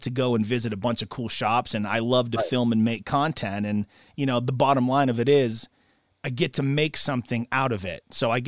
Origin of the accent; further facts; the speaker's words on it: New England, United States; growing up in New England, we didn't have those.